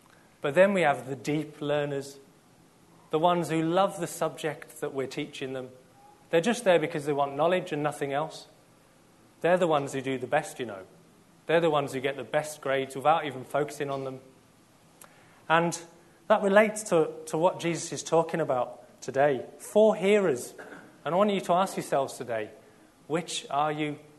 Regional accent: South East England, United Kingdom; now in Middlesbrough, United Kingdom; sort of my accent's kind of in the middle of Middlesbrough and Kent. You know, I'm from Kent originally, but you wouldn't be able to tell, I don't think, nowadays.

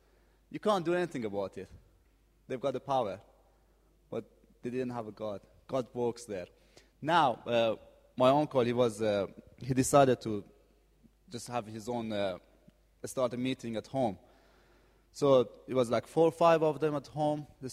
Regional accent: Iran; English is a second language; For those who don't know, I'm coming from Iran.

